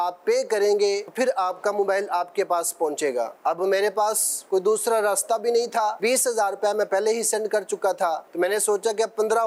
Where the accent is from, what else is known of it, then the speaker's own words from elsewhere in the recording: Lahore, Punjab, Pakistan; اور میں پنجاب لاہور سے ہوں۔